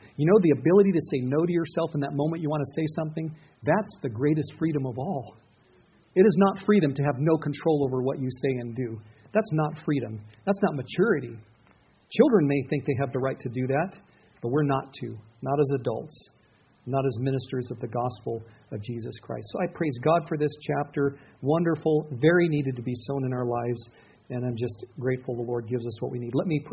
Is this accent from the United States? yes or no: no; Ireland; I'm Irish. That's why I picked that.